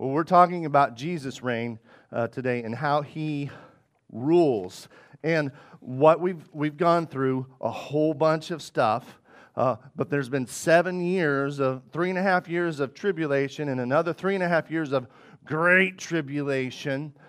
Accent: Arkansas, United States; Guys, I grew up in Arkansas, and that was like our constant sign.

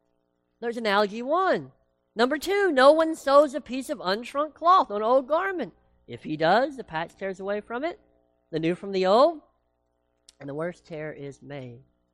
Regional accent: Tennessee, United States; I did say washed because I'm from Tennessee

